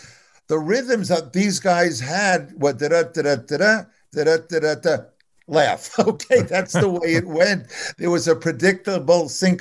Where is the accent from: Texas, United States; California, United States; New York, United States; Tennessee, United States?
New York, United States; Long Island; also born or lived in Brooklyn; Yeah, we grew up on Long Island. This is after my father had a couple of very good seasons. We moved out of Brooklyn, moved to Long Island.